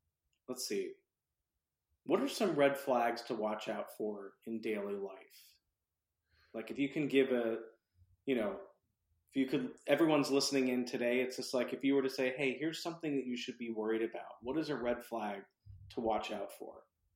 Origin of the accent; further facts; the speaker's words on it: New York City, New York, United States; so I when I was in college, so I grew up in New York City.